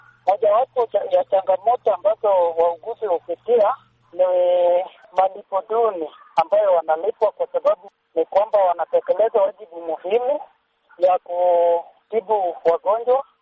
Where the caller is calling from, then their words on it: Migori County, Kenya; natoka eneo la Godingoche, jimbo la Migori nchini Kenya.